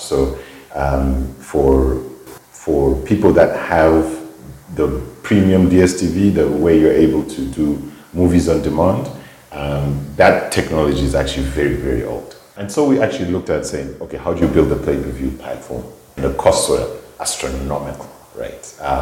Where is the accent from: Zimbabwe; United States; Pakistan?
Zimbabwe; also born or lived in South Africa; I'm from Zimbabwe, right? And had been living in South Africa for quite a bit.